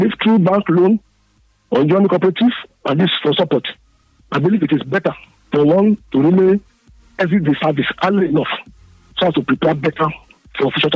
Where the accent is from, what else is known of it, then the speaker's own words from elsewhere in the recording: Gashi Akoko, Nigeria; from Gashi Akoko in Akoko Northwest Local Government Area of Edo State.